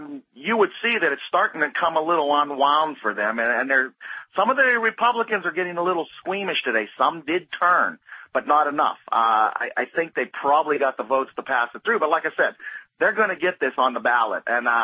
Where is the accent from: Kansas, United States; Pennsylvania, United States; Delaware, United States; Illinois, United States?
Pennsylvania, United States; You know, and we're from Pennsylvania.